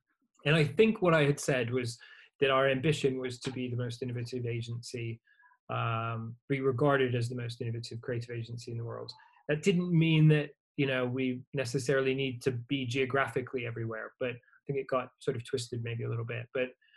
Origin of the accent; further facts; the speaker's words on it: Canada; now in United States; I grew up in Canada and then in the US, lived here for 17 years.